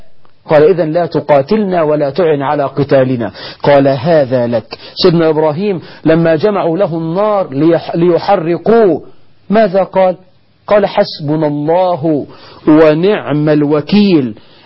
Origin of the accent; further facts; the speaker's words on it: Egypt; بلدنا مصر